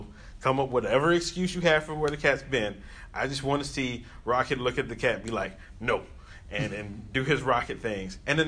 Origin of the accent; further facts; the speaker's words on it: Louisiana, United States; I love seeing my home state's name in the bright lights.